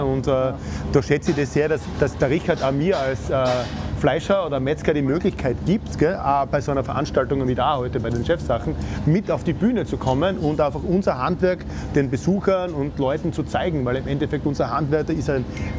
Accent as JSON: {"language": "German", "region": "Styria", "country": "Austria", "said": "wie es bei uns in der Steiermark ist, bei meinem Betrieb zu Hause"}